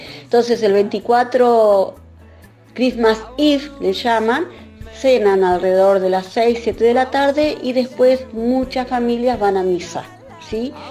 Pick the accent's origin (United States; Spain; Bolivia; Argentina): Argentina; Concordia, Entre Ríos; now in Dublin, Ireland; Soy oriunda de Concordia, como bien lo sabes, pero tu audiencia no. Vivo en Dublín hace más de 6 años, muy prontito será mi séptimo año de residiendo y trabajando aquí en esta hermosa, hermosa ciudad